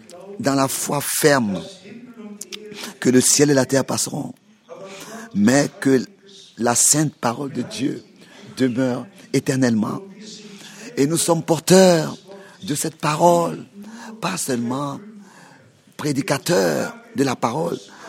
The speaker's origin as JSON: {"language": "French", "country": "Germany", "said": "particulièrement avec moi en tant qu'Allemand"}